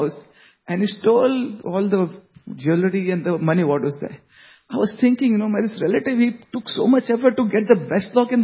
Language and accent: English; Bihar, India; You know, I'm from Bihar, the state of Bihar.